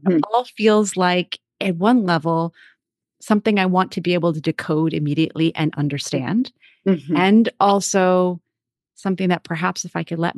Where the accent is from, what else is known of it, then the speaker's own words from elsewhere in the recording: Cape Cod, Massachusetts, United States; I'm a daughter of the ocean. You know, I grew up in Cape Cod, Massachusetts. I am a daughter of the sea in so many ways